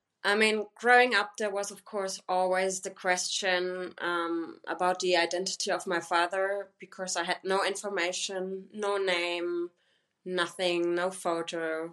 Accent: Germany; growing up in Germany, 100% German, even though I never knew who my father was. And yeah, when I got to know that he's Turkish

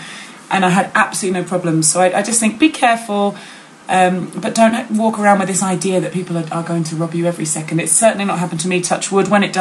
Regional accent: England, United Kingdom; which is really embarrassing for us as English people

